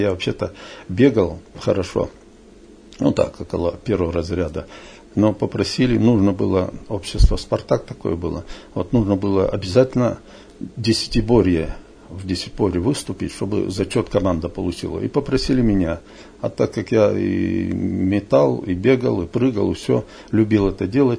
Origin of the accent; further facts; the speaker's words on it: Nitsinskoye, Sverdlovsk Oblast, Russia; now in Kopeysk, Russia; Это село Ницинское, Слободотуринский район, Свердловской области.